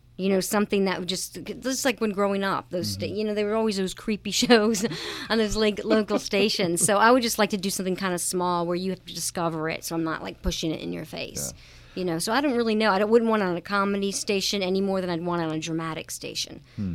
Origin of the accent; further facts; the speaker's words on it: North Carolina, United States; And then that curtain is from my growing up in North Carolina. We grew up with those curtains downstairs in my dad's office.